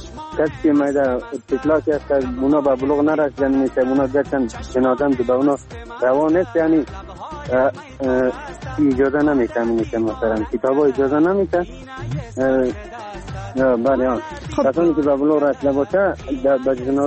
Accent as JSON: {"language": "Persian", "country": "Afghanistan", "said": "ما هم افغانیم."}